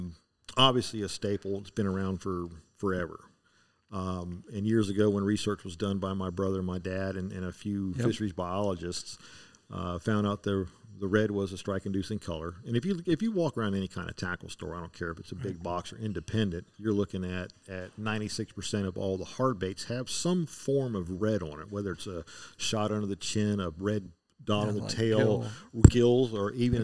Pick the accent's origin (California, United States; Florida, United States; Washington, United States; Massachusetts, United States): Florida, United States; Orlando; Well, the thing is I was born and raised in Florida.